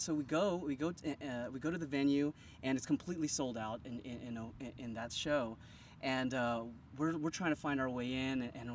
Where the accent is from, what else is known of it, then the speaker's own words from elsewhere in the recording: Oceanside, California, United States; So Kit and I, we grew up in Oceanside together, and it was the same neighborhood.